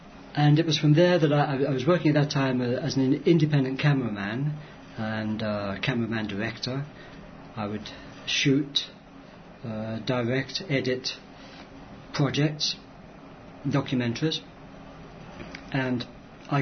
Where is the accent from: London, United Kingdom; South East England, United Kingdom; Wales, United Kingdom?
London, United Kingdom; accent: Cockney; I was born in East End of London, in Bethnal Green, so I'm a Cockney by birth. And I grew up in England, spent the Second World War partly in London. Family moved out of London because of the Blitz into the suburbs, essentially.